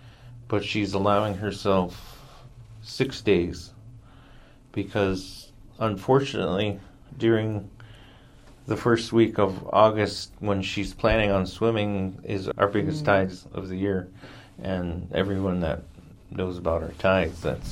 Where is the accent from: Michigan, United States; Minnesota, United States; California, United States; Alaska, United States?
Alaska, United States; Metlakatla; for those of you listening who know me. I am from Metlakatla, Alaska.